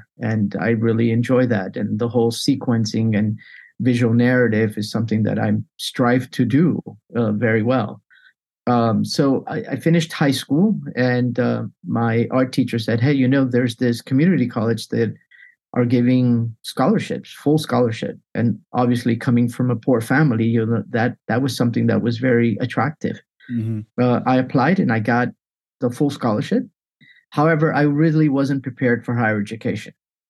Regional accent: Hialeah, Florida, United States; also born or lived in Venezuela; I'm an immigrant. I was born in Venezuela from Cuban parents who were kicked out of Cuba, and they landed in Venezuela. And then we got here to the United States in 1971. And yeah, we lived in Hialeah

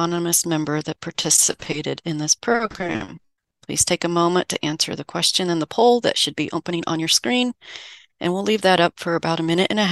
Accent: Michigan, United States; I'm from the Eastern Upper Peninsula, a field forage and livestock crops educator.

